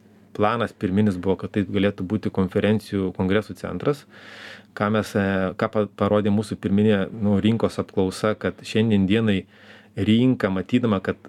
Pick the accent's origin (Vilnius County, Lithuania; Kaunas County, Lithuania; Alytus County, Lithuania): Vilnius County, Lithuania; Vilnius; nes mes matom visi, kaip vilniečiai vaikštom pro šalį